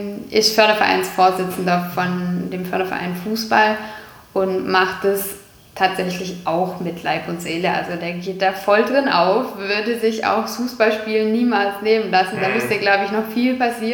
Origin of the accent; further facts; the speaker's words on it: Herrenberg, Baden-Württemberg, Germany; ich bin in Herrenberg geboren, also wie wahrscheinlich gefühlt jeder hier, der hier aufgewachsen ist, ist irgendwie auch in Herrenberg im Krankenhaus. So, die hat das Licht der Welt erblickt. Ich bin dann, wir haben 4 Jahre noch in Jetting gewohnt.